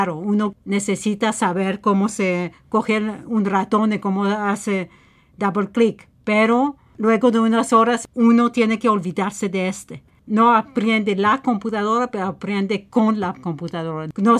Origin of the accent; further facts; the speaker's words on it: Geneva, Switzerland; also born or lived in Cyprus; Nací en Chipre. Y cuando yo tenía como año y medio, mis padres se fueron a Ginebra y yo crecí en Ginebra. Estuve en la escuela de Ginebra, tuve mi doctorado de biología por la Universidad de Ginebra.